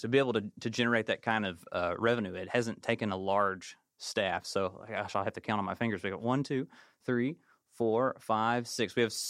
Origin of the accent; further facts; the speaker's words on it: Middlesboro, Kentucky, United States; Yeah, we're all actually from here in Eastern Kentucky. We grew up in the mountains of Appalachia. I'm from Middlesboro.